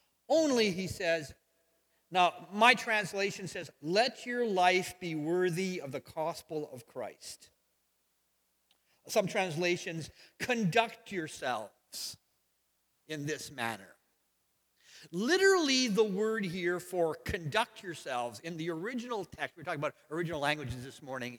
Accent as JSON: {"language": "English", "country": "Canada", "said": "Yes, I am Canadian. That is my earthly citizenship."}